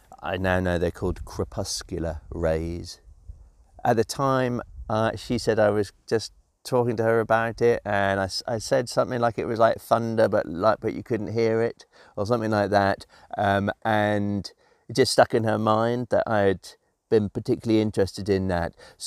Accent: London, United Kingdom; growing up in London, I loved the excitement of being in London. I loved the culture.

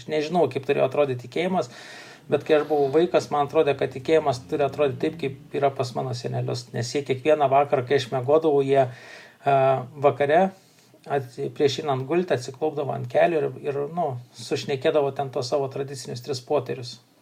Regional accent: Šiauliai, Šiauliai County, Lithuania; aš esu iš Šiaulių

